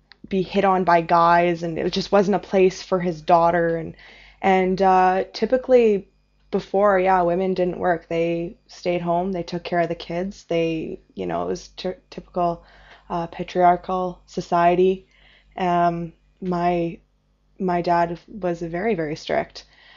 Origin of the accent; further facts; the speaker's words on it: Canada; people didn't see me as Canadian, they didn't see me as Lebanese.